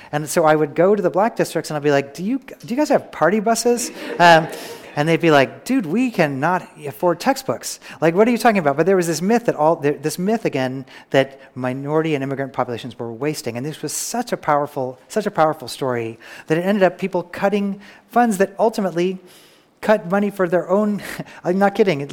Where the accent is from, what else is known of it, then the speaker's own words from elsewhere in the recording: Kansas City, Kansas, United States; When I was growing up in Kansas City, the Kansas public schools were number 6 or number 7 in the nation